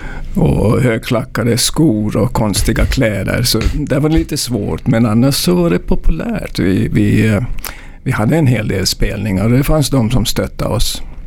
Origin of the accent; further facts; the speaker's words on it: Jakobstad, Ostrobothnia, Finland; also born or lived in Mariehamn; föddes jag i Mariehamn på Åland. Men vid 2 års ålder så flyttade vi upp till Jakobstad, så man kan säga att jag växte upp i Jakobstad, nuvarande musikmetropolen.